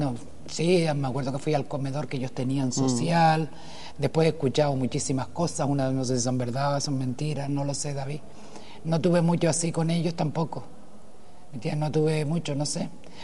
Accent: Morro Jable, Canary Islands, Spain; also born or lived in Las Palmas; en el año 70 no había que hicieran cesárea aquí, entonces nací en Las Palmas. Y luego mi infancia ha sido toda aquí en Morrojable. En la Punta de Andía, Cofete y Morro. Y Morrojable.

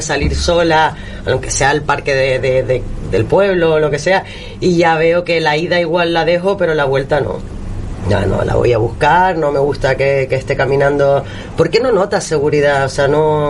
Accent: Costa Calma, Canary Islands, Spain; Yo soy de Costa Calma y como siempre me toca barrer para casa

